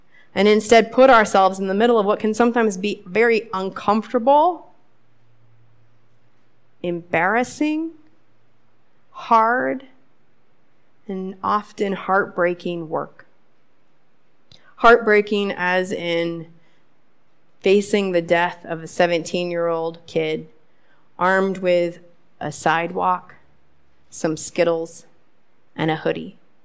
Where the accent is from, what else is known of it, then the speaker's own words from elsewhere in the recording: Pacific Northwest, United States; I'm from the Northwest. I did not grow up knowing that history